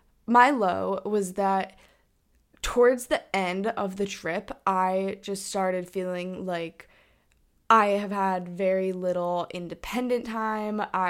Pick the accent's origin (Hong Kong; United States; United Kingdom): Hong Kong; we grew up with in Hong Kong.